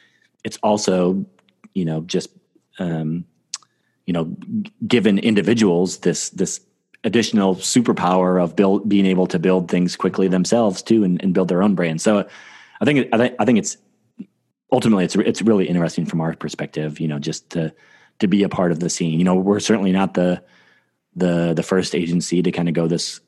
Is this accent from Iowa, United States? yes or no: yes; Iowa, United States; And as like a small side tangent to that too, I'm from Iowa.